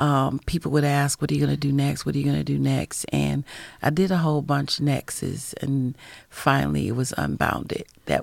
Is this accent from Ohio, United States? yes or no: yes; Canton, Ohio, United States; now in Toledo, United States; I was born in Canton, Ohio, and raised in Canton, Ohio, and came to Toledo.